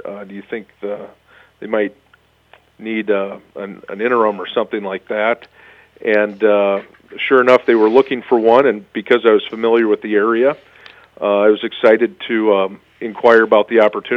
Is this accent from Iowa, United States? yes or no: yes; Clear Lake, Iowa, United States; Well, born and raised in Clear Lake, Iowa, had family in the Camrar area. As a youngster, spent a lot of time in Camrar and Webster City.